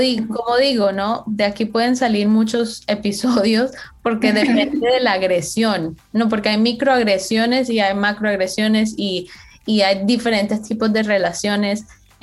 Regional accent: Colombia; yo soy de Colombia

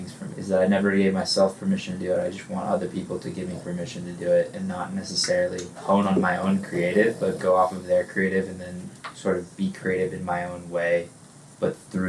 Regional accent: Los Angeles, California, United States; Yeah, downtown L.A.

